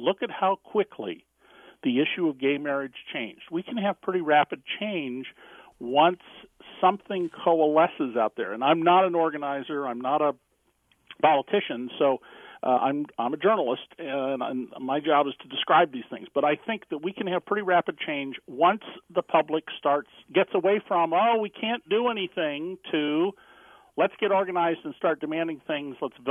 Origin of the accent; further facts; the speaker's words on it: California, United States; The town I grew up in California, there was a discussion about tearing down the high school